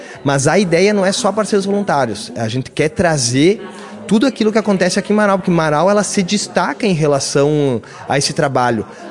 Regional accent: Argentina; Portuguese is a second language; now in Brazil; Eu vi que, como argentino, eu tenho o poder do tempo, né?

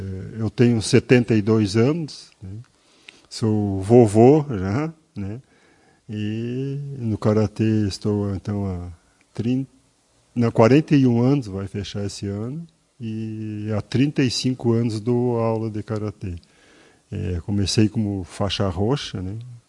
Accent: Lavras do Sul, Rio Grande do Sul, Brazil; now in Carazinho, Brazil; Sou natural de Lavras do Sul, lá da fronteira, né? Então, desde 1980, né, estou em Carazinho.

